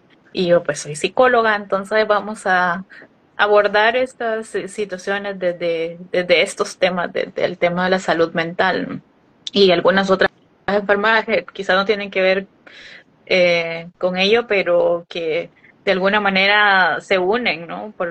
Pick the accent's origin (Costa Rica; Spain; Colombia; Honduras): Honduras; ella emigró de Perú y yo emigré de Honduras.